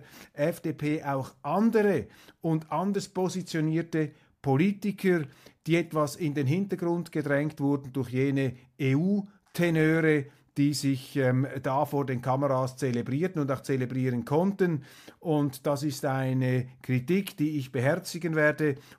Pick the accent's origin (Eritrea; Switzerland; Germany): Switzerland; Und da muss man schon aufpassen als Schweizer, inwiefern man sich da als Abkömmling eines neutralen Landes in einem anderen Land positionieren will.